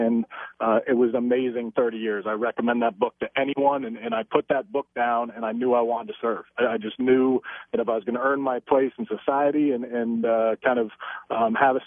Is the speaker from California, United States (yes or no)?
yes; California, United States; So I grew up in California, and I was going to stay out west.